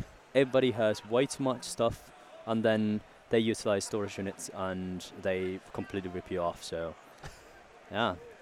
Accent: Japan; I'm from Japan.

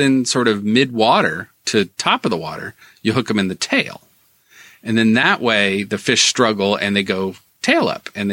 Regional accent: Midwest, United States; now in New England, United States; One of the interesting things that I didn't realize when I moved out here from the Midwest to New England is the names of the different sizes of night crawlers.

